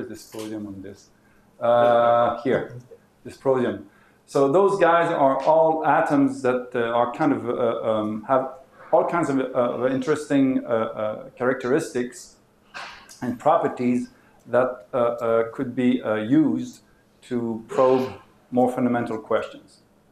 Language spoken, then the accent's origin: English; Canada; I'm originally from Canada, so I thought that ice hockey is a good example of cold collision.